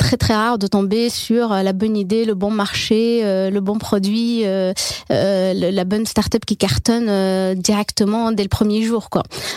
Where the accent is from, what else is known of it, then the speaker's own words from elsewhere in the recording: Tunisia; Je suis tunisienne. Ma famille est vraiment 100% fonctionnaire.